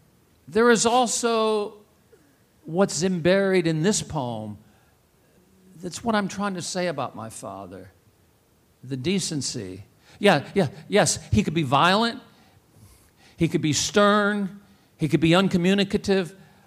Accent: Kentucky, United States; a significant part of this book is about growing up in Kentucky and this leap

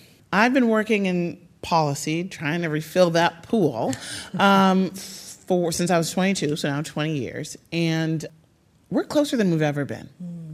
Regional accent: Chicago, Illinois, United States; a big part of what shaped me economically as a kid was that I grew up in Chicago in a moment of deindustrialization and job loss

